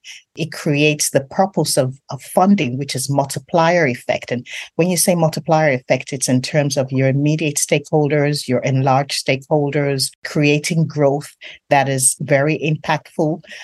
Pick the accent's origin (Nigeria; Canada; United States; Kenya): Nigeria; I'm really from Nigeria